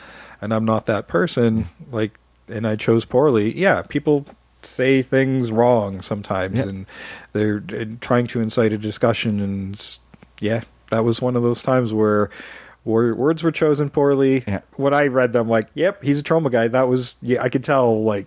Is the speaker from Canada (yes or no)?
yes; Canada; Like, fuck, we're not nice. We're Canadian.